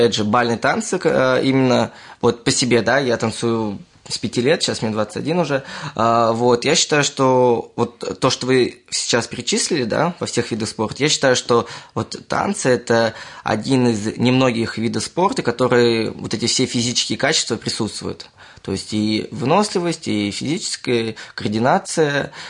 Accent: Moscow Oblast, Russia; now in Zhukovsky, Russia; Ну, вообще родился в Москве, вот, ну, жил в Подмосковье, вот сейчас вот в Жуковский переехал недавно, год-два назад

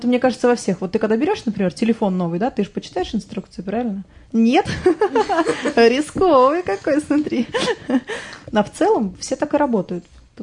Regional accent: Russia; чтобы ребята, например, из Англии понимали, что мы из России.

